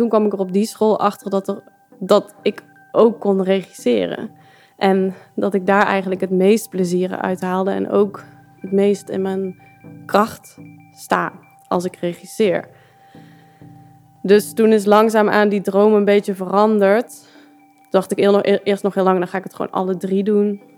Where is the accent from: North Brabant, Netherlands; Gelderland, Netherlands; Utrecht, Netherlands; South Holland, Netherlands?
North Brabant, Netherlands; Eindhoven; born there; Ik ben 30 jaar en ik ben geboren in Eindhoven.